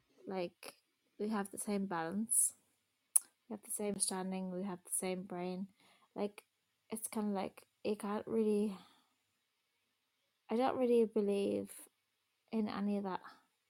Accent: Dublin, Leinster, Ireland; I'm from Dublin, born and raised in Dublin, 1980.

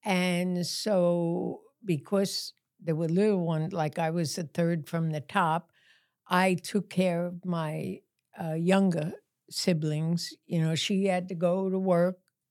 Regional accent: New York, United States; So I'm originally from New York.

